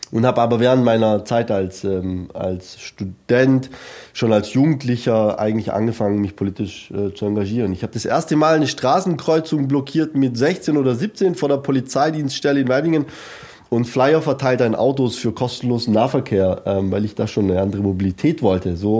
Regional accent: Italy; Unbedingt, ich bin sehr abergläubisch als Italiener.

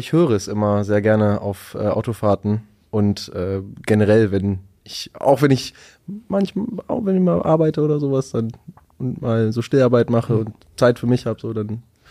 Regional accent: Hamburg, Germany; born there; now in Braunschweig, Germany; Zwar komme ich gebürtig nicht von hier, ich bin in Hamburg geboren und wohne jetzt auch erst irgendwie 10, 11 Jahre in Braunschweig

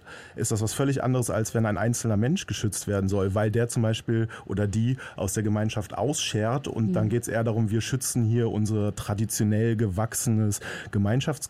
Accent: Düsseldorf, North Rhine-Westphalia, Germany; Ich bin in Düsseldorf aufgewachsen, okay. Stadtkind.

